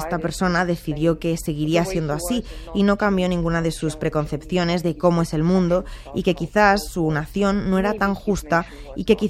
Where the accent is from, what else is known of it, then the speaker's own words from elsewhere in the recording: Ukraine; Spanish is a second language; Fui la primera persona de mi familia que se educó en la Ucrania independiente y tengo una perspectiva diferente.